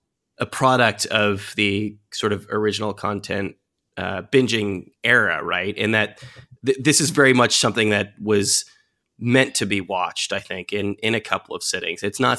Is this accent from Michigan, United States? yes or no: no; New York, United States; I think as a New Yorker, it's kind of a wonderful show